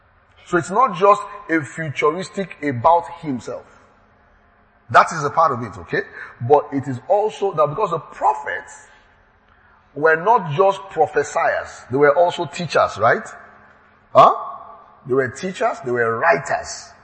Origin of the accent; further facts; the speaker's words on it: Lagos, Nigeria; I'm from Lagos. I'm from Nigeria.